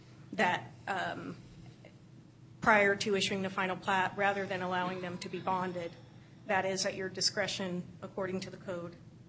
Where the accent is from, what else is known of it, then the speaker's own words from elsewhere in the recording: Black Diamond, Washington, United States; now in Bellevue, United States; I'm from Bellevue, and I grew up in Black Diamond.